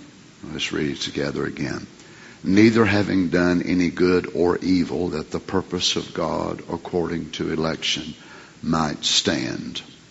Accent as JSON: {"language": "English", "region": "Kentucky", "country": "United States", "said": "I'm from Kentucky."}